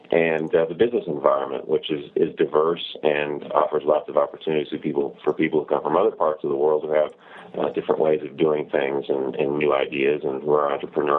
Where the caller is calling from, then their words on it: Mendoza, Argentina; I'm calling you from Mendoza, Argentina.